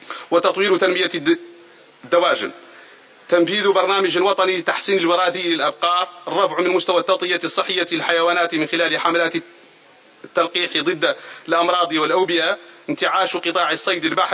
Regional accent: Mauritania; إن القطاع الزراعي في بلادنا موريتانيا

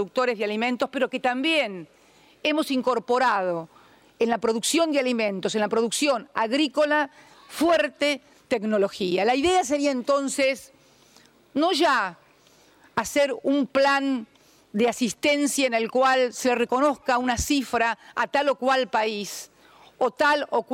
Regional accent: Argentina; En mi país, en la República Argentina

